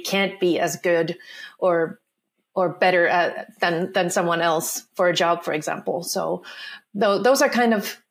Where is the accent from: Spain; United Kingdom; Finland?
Finland; also born or lived in United States / Sweden / Netherlands; I am from Finland. I'm actually living in Finland at the moment. But maybe also related to today's topic, I have also lived in different countries. I've lived in the US and in Sweden and in the Netherlands.